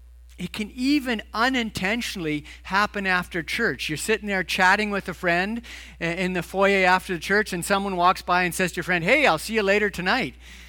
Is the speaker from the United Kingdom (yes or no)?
no; Edmonton, Alberta, Canada; Growing up in Edmonton, Valentine's Day was a huge deal.